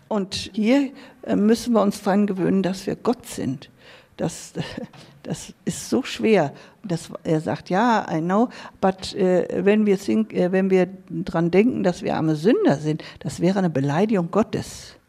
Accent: Germany; Woher kommst du? Ich sag, von Germany. Wie viel seid ihr? Oh, Swami, ich bin allein.

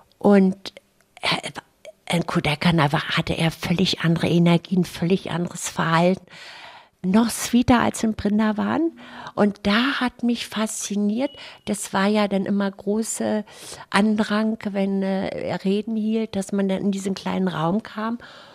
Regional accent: Neuruppin, Brandenburg, Germany; Ja, ich habe meine Kindheit in Neuruppin verbracht und da ich eben aus dem gläubigen Elternhaus komme

